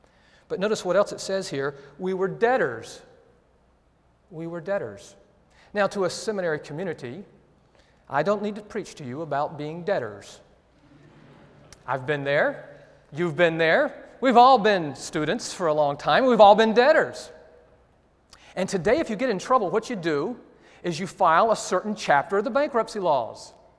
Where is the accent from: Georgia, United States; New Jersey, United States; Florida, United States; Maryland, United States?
Georgia, United States; Atlanta; You know, I'm a city boy. I was raised in Atlanta, Georgia, born in downtown Atlanta at Crawford Long Hospital, for you Georgia fans out there.